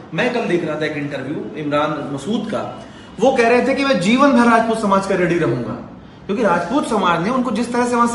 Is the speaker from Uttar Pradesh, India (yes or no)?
yes; Uttar Pradesh, India; मैं खुद यूपी का रहने वाला हूँ